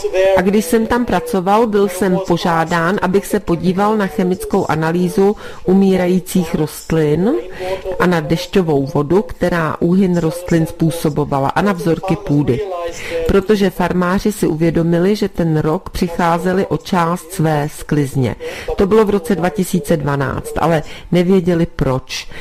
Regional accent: Germany; Czech is a second language; now in Czech Republic; Jak jste už slyšeli, pocházím z Německa

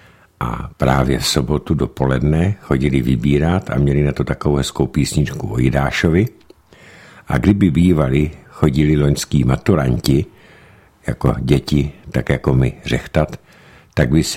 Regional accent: Polabí, Czechia; Nicméně u nás v Polabí byl zvyk, že kluci chodili

